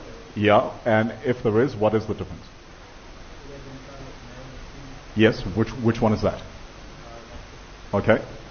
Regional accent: South Africa; But in the South African context, I know that my accent is equated to my level of perceived intelligence in how it is that I command the English language.

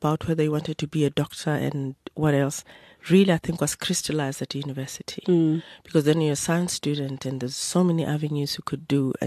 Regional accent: Lesotho; moved away as an adult; Well, I think I grew up in Lesotho, actually, born of parents that settled there.

